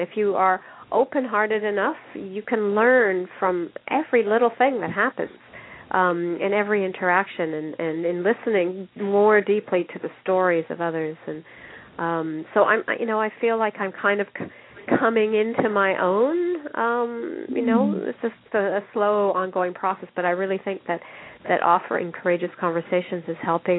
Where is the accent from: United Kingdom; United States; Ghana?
United Kingdom; We're a British family, you know, stiff upper lip.